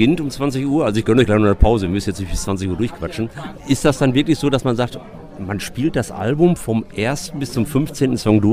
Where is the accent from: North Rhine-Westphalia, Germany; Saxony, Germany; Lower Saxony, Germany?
North Rhine-Westphalia, Germany; Hamm; Bei uns in Hamm fragen immer